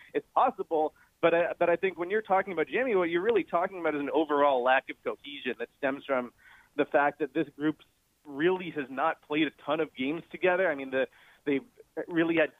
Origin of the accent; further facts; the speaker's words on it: Toronto, Ontario, Canada; I'm from Toronto. I know what that building is like in the playoffs.